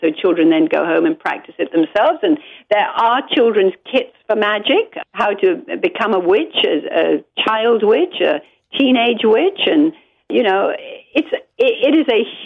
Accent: Kolkata, West Bengal, India; moved away as an adult; I was born and raised in India, lived there for 20 years of my life, first 20 years of my life

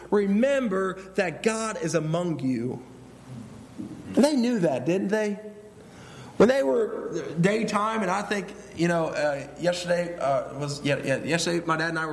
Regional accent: Cincinnati, Ohio, United States; You see, I grew up in Cincinnati, and you know what Cincinnati is short for? Losers. I mean, we never win anything.

